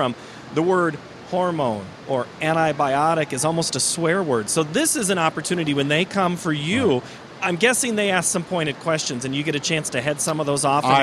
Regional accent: Waterloo, Iowa, United States; where I grew up near Waterloo.

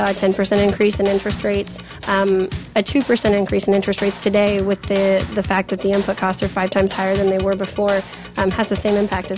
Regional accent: Kansas, United States; moved away as an adult; now in Iowa, United States; No, actually, I'm from Northeast Kansas originally.

